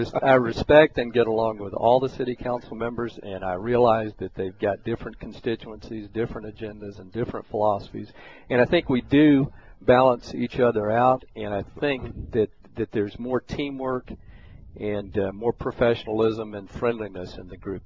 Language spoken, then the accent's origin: English; Topeka, Kansas, United States; I'm from Southwest Topeka and it's an affluent area.